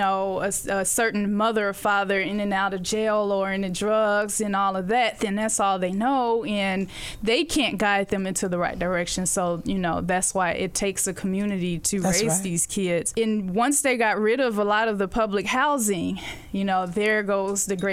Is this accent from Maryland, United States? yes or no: no; Gary, Indiana, United States; Well, as I've stated prior to the interview, I'm from Gary, Indiana. So we're right next door.